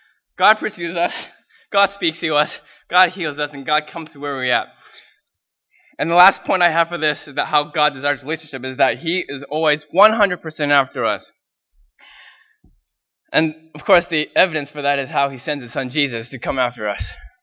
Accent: Canada; at the end of the day, I'm still Chinese. I cannot lie about it. I have a Chinese name. My last name is Chinese. Right? So growing up in Canada

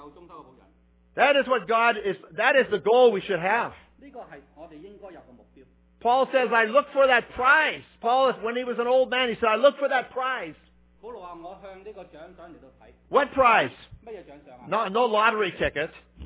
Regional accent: Netherlands; I'm from Holland. So I think about money.

